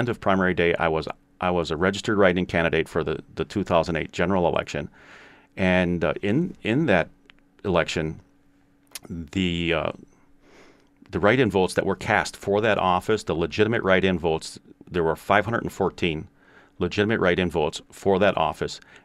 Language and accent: English; New Berlin, Wisconsin, United States; also born or lived in Milwaukee; I'm 53 years old. I was born in Milwaukee. I was raised in New Berlin.